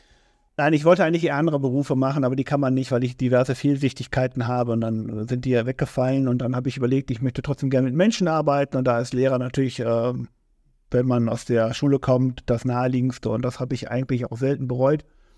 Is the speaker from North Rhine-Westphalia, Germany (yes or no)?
yes; Bielefeld, North Rhine-Westphalia, Germany; born or raised there; also born or lived in Krefeld